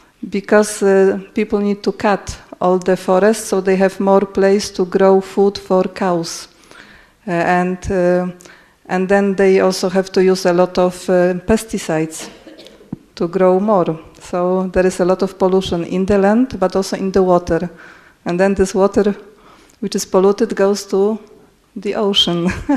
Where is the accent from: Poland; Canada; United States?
Poland; English is a second language; and I'm from Poland.